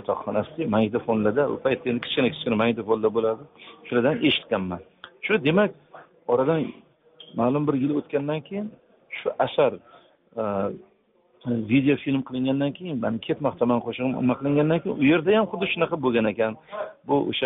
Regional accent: Tashkent, Uzbekistan; Toshkent shahrida Do'mbrobod degan mahalla bor, mahallada biz bitta mahallada tug'ilib o'sganmiz.

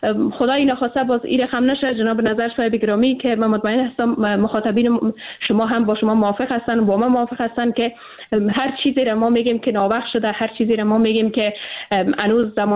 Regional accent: Afghanistan; ما به عنوان یک افغان

